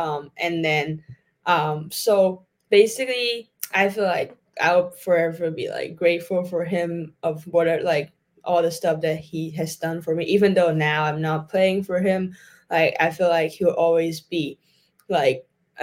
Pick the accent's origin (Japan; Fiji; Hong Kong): Hong Kong; English is a second language; I come all the way from Hong Kong.